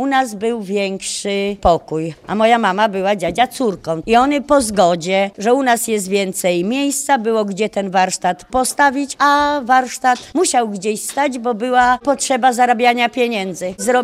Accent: Żerdź, Masovian Voivodeship, Poland; jestem z Żerdzi, zajmuję się tkactwem

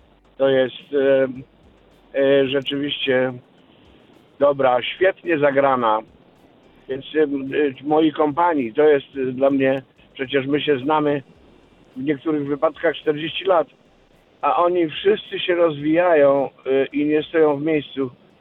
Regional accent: Upper Silesia, Poland; To jest miasto, do którego wyruszyłem z mojej małej ojczyzny, z południowej Polski zachodniej, ze Śląska Górnego, żeby zdobyć świat.

